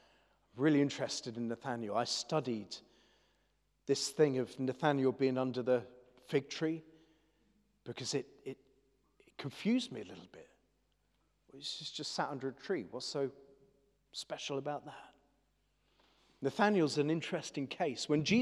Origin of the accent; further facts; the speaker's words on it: West Howe, South West England, United Kingdom; I'm from West Howe.